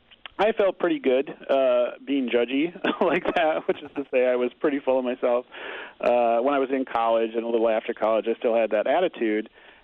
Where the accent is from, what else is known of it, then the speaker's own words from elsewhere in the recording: Eau Claire, Wisconsin, United States; Well, I grew up here in Eau Claire, and I also went to college here. So I guess I could consider myself kind of a college kid towny hybrid.